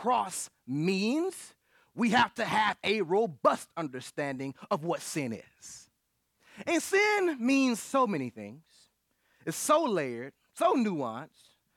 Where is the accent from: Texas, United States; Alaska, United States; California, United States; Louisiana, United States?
Texas, United States; Dallas; so Dirk Nowitzki, a great basketball player for the hometown Dallas Mavericks, my hometown Dallas Mavericks, right?